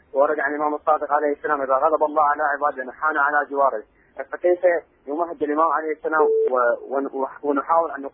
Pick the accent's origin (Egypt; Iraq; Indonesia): Iraq; انا من العراق.